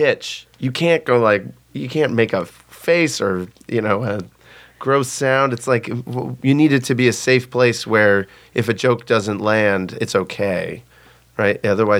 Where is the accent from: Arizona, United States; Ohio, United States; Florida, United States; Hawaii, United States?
Florida, United States; Miami; And I grew up in Miami.